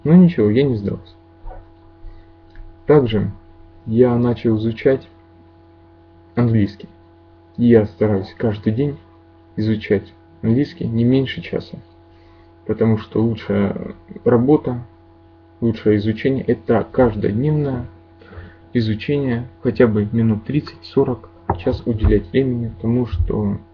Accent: Donetsk, Donetsk Oblast, Ukraine; мне 24, я из Украины, город Донецк.

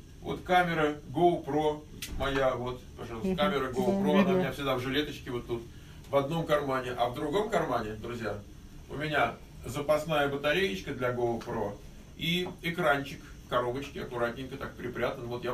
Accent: Kyiv, Ukraine; Я из Троещины.

